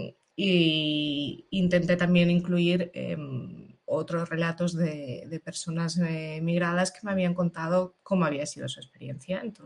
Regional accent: Ukraine; now in Spain; yo siempre digo que soy ucraniana con pasaporte español

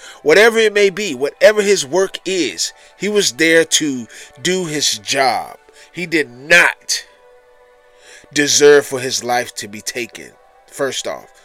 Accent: Atlanta, Georgia, United States; You guys should know, if you didn't know already, I am from Atlanta, Georgia

